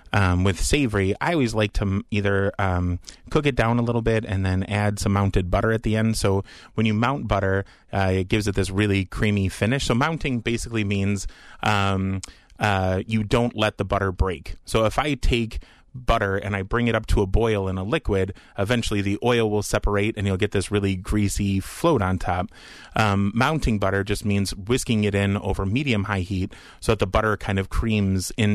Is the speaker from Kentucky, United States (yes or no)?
no; Fitchburg, Wisconsin, United States; I grew up in Fitchburg, which is right where Liliana's was.